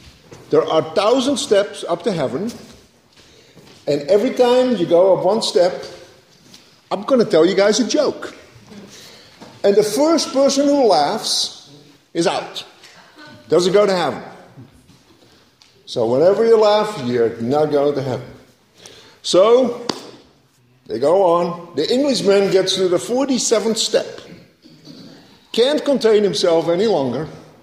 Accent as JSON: {"language": "English", "country": "Netherlands", "tie": "born or raised there", "said": "And growing up in Holland, Belgian jokes were commonplace."}